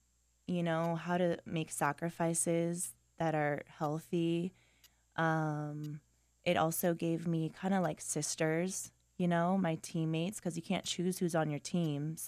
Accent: Los Alamitos, California, United States; also born or lived in Long Beach; I was born in Long Beach, and we lived, actually on a bumpy road, as we like to call it. That was fun to get driven around on. But when I was in middle school, we moved to, a town just a little bit away called Los Alamitos, and that's where I went to high school.

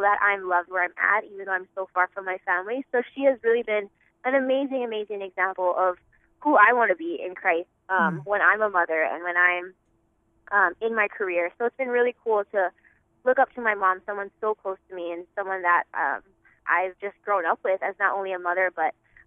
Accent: Kauai, Hawaii, United States; I grew up on the island of Kauai in Hawaii.

